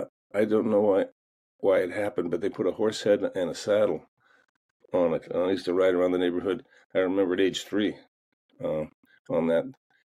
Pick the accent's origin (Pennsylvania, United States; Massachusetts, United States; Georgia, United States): Pennsylvania, United States; Erie; But I'm from Erie, Pennsylvania, which is currently buried under snow. That's one reason I'm not there.